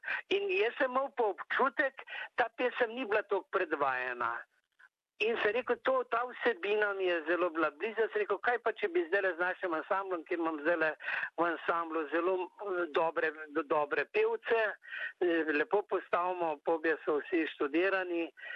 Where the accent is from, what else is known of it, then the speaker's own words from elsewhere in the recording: Vrzdenec, Central Slovenia, Slovenia; born there; Tudi tle pri nas iz Vrzdenca, to je moja rojstna vas